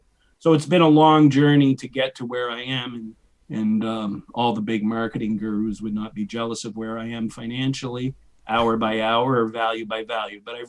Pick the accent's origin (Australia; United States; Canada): Canada; New Brunswick; I grew up in New Brunswick, Canada, which is north of Maine for those of you who aren't aware of Canada's geography. I ended up being raised in a very conservative Christian circle